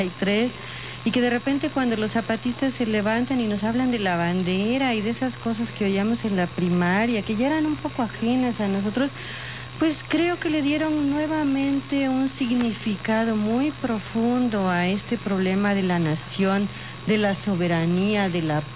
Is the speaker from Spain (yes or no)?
no; Mexico; nuestra posibilidad de seguir existiendo como mexicanos. Y también como indígenas, pero como mexicanos primero que nada.